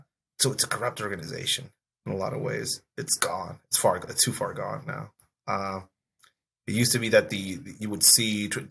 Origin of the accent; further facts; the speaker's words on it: Mexico; I'm a cop from Mexico.